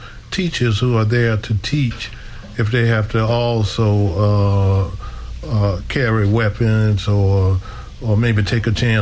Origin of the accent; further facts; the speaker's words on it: Greenville, Mississippi, United States; with my sister … from the Mississippi Delta in Greenville, Mississippi, my hometown.